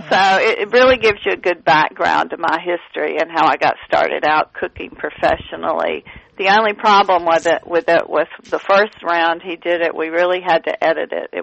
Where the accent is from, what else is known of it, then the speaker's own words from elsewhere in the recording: Tennessee, United States; moved away as an adult; also born or lived in New York / Connecticut; now in Durham, United States; Yeah, I grew up in Tennessee, and then when I got out of school, I went to New York and went to cooking school, and I was in New York in the Connecticut area for a number of years. And then I moved to North Carolina in Durham